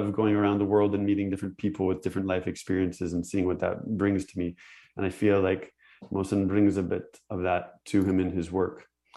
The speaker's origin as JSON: {"language": "English", "region": "Nova Scotia", "country": "Canada", "lives_now": "Montreal, Canada", "said": "I'm from Nova Scotia. I came, I've been almost 20 years."}